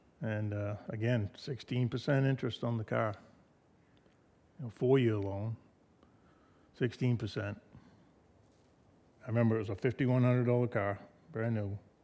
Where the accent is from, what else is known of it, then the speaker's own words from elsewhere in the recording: Wilton, Maine, United States; also born or lived in Rangeley; I was born in Rangeley. I grew up in Wilton, went through the Farmington school system, never came to Madison until 78.